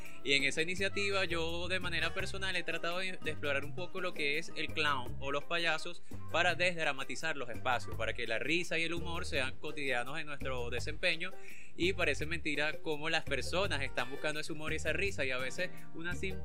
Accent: Venezuela; el carácter poético, emotivo, amoroso que nos caracteriza como venezolanos y venezolanas

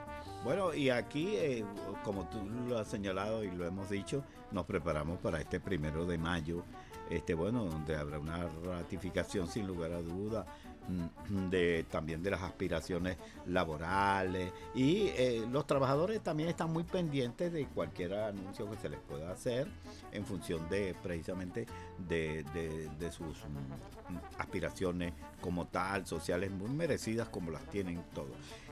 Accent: Venezuela; no solamente a nosotros como venezolanos

